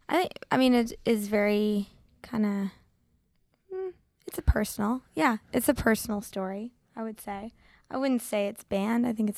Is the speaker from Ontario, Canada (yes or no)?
no; Vancouver, British Columbia, Canada; my best friend, Talia Shipman, who we grew up in Vancouver together